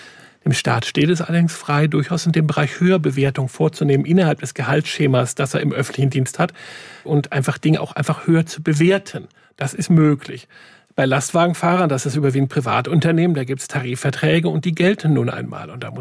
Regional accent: Rhineland, Germany; ich als Rheinländer vielleicht weniger als andere

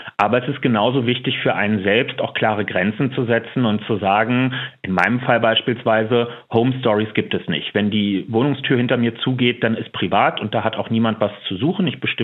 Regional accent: Berlin, Germany; Aber was mir gerade auch als Berliner besonders wichtig ist

